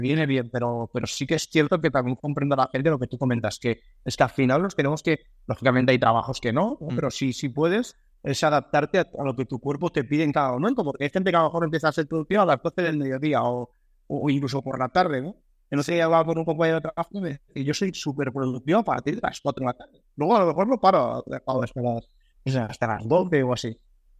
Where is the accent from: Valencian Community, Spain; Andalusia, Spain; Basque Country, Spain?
Valencian Community, Spain; Valencia; Soy una persona de Valencia, vuelvo a decir de Valencia, que estamos cerca de Valencia.